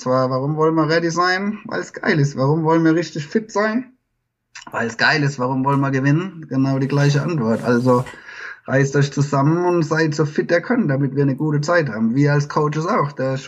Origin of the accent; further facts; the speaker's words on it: Mannheim, Baden-Württemberg, Germany; now in Heidelberg, Germany; Also Heidelberg gehört ja quasi zu Mannheim. Jetzt, ich bin aus Mannheim und wohne jetzt in Heidelberg.